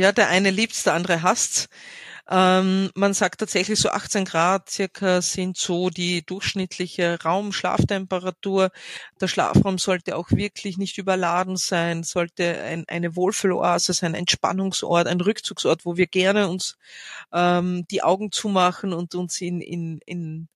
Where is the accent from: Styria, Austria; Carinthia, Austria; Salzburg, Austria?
Carinthia, Austria; Villach; Also ich komme aus Villach, wir haben einen Fasching, wir haben einen Kirchtag.